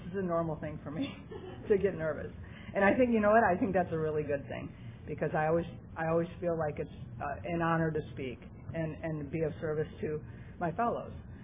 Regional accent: California, United States; I walked into a meeting in the Valley. I'm from the San Fernando Valley.

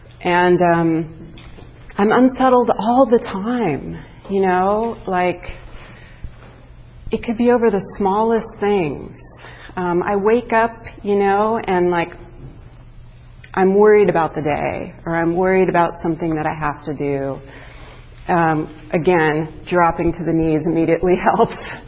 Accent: Torrance, California, United States; I grew up in Torrance, and I was the only white girl with all Japanese American friends

